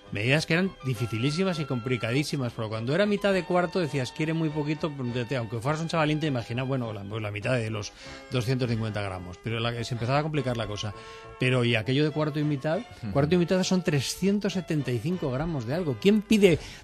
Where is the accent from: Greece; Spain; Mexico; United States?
Spain